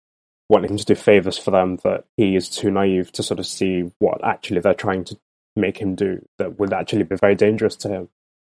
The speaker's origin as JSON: {"language": "English", "country": "United Kingdom", "said": "I'm British, obviously"}